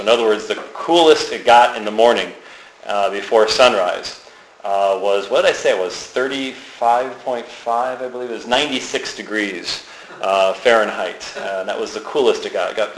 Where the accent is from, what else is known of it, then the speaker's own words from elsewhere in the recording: Phoenix, Arizona, United States; I come from Phoenix, Arizona, which is a long ways from here, I can assure you.